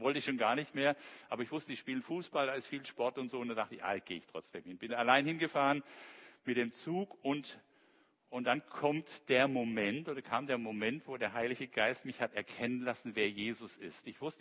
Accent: Heilbronn, Baden-Württemberg, Germany; Ich war gerade 17, wurde ich eingeladen zu einem Konzert nach Heilbronn, das ist so meine Heimat

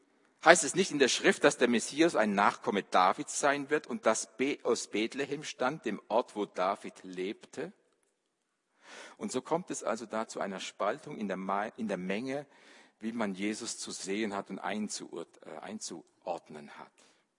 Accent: Baden-Württemberg, Germany; Wenn ich das gehört habe als junger Mensch, da auf der Schwäbischen Alb, wo ich groß geworden bin

